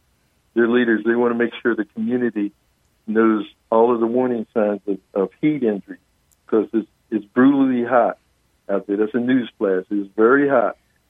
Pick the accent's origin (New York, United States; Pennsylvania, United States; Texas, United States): Pennsylvania, United States; Philadelphia; I remember being a kid growing up in Philadelphia and my dad taking me to Connie Mack Stadium to watch my beloved Philadelphia Phillies.